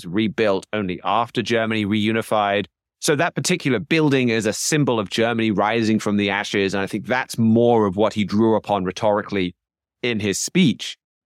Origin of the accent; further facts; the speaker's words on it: United Kingdom; or the French in general, because I'm British and it's just too fun.